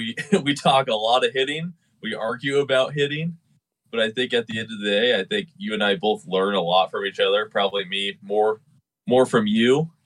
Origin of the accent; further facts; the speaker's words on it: Arvada, Colorado, United States; I'm from Arvada, Colorado.